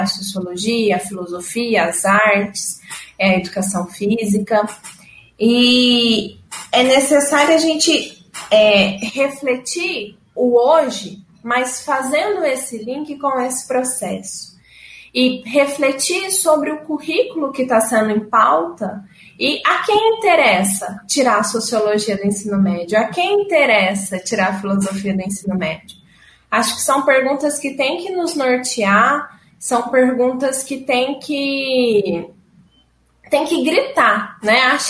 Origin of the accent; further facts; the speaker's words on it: Minas Gerais, Brazil; eu sou mineira, né, nascida, criada em Minas Gerais. Estudei aqui, fui para uma cidade vizinha, atualmente eu moro em Uberaba, estudei em Uberlândia